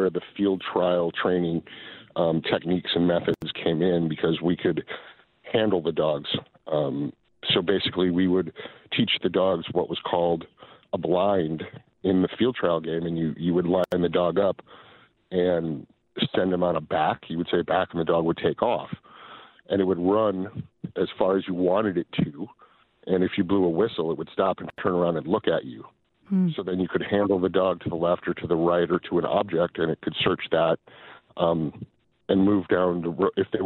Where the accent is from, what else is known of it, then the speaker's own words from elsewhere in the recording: Wisconsin, United States; Well, I'm from Wisconsin, so, you know, growing up, you grow up with friends and family members that go hunting